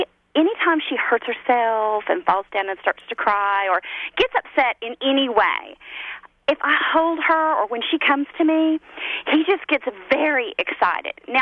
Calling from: Arlington, Tennessee, United States; I'm calling from Arlington, Tennessee.

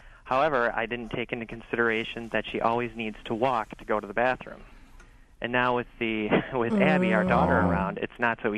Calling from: Brookfield, Wisconsin, United States; I'm from Brookfield, Wisconsin.

